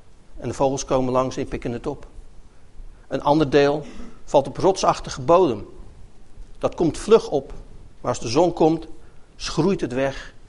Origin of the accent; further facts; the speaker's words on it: Netherlands; Maar ik ben wel Nederlander.